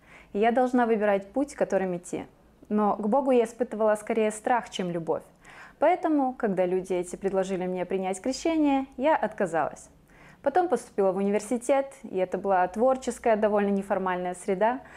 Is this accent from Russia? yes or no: no; Chisinau, Chișinău, Moldova; Я родилась и выросла в Кишиневе. Мои родители работали на заводах. Мы со старшей сестрой учились в обычной советской школе, где не принято было говорить о Боге.